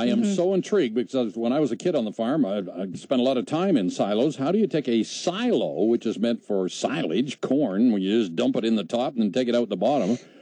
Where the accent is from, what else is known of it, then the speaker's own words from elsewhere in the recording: Albertson, Ontario, Canada; I drive through the town of Glencoe, I would say almost weekly. It's very near my hometown of Albertson. I used to play basketball in Glencoe.